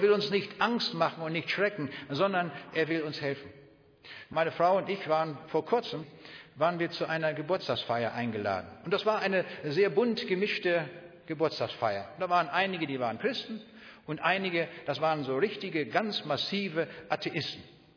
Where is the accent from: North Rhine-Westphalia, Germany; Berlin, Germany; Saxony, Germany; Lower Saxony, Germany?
North Rhine-Westphalia, Germany; Manchmal fahre ich bei uns im Siegerland, das ist ähnlich wie in der Schweiz, da gibt es auch viele Berge